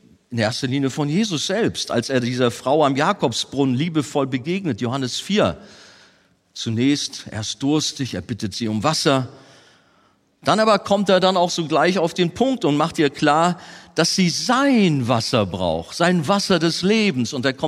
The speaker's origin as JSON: {"language": "German", "region": "Hamburg", "country": "Germany", "said": "Als Hamburger sind wir Botschafter in der schönsten Stadt der Welt."}